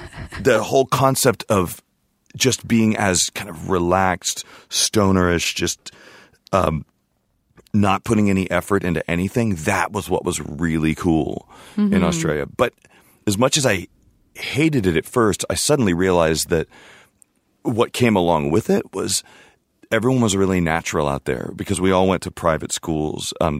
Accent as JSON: {"language": "English", "country": "United States", "said": "But I also was very disliked there it, to some degree because a lot of them thought that, you know, we were just flag-waving Yankees at that point."}